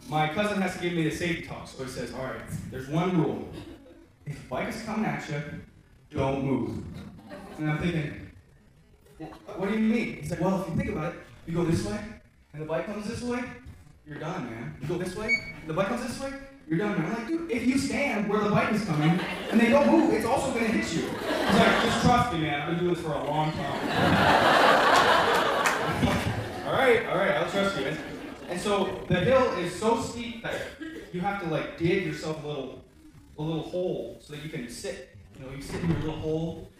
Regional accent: Kodiak, Alaska, United States; I grew up in Kodiak, so I'm just watching things on YouTube, like, whoa.

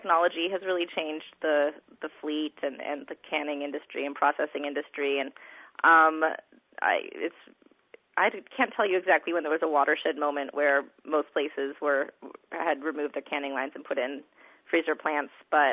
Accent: Kodiak, Alaska, United States; Oh, well, I'm from Kodiak, and I come from a fishing family

